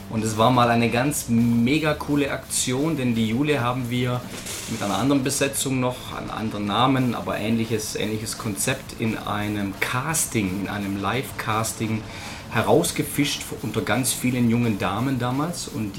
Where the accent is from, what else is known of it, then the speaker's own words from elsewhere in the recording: Herrenberg, Baden-Württemberg, Germany; Ich komme aus der Gegend von Herrenberg.